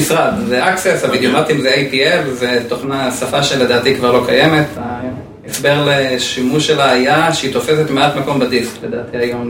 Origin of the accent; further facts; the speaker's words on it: Ein Harod, Northern District, Israel; born there; אני נולדתי בקיבוץ עין חרוד מאוחד.